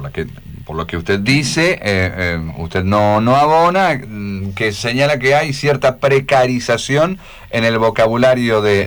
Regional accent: Argentina; ¿Y qué tal hablamos los argentinos?

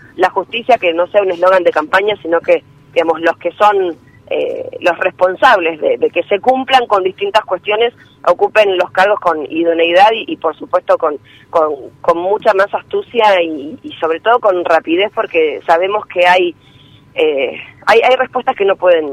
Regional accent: Santa Fe, Argentina; va de la mano en cuanto a las necesidades que tenemos como santafesinos

